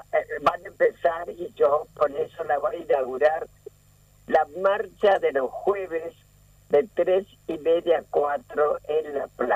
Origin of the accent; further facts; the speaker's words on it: Paraná, Entre Ríos, Argentina; moved away; Paraná, que es mi patria chica, porque